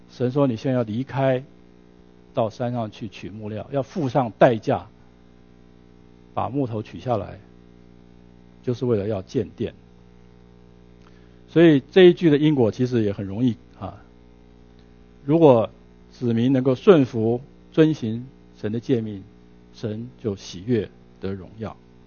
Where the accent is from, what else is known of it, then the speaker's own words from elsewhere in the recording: Taiwan; 你是台湾来的？我说我是台湾来的。